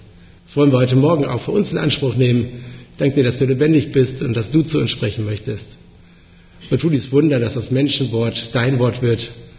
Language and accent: German; Lower Saxony, Germany; now in Aachen, Germany; Ich komme ursprünglich aus Ostfriesland, ganz oben aus dem Norden, bin zum Studium dann nach Aachen gezogen